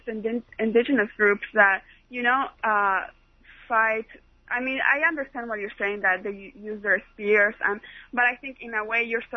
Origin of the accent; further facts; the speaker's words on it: Bolivia; I am from Bolivia, and I just wanted to say just a few things about what you were saying.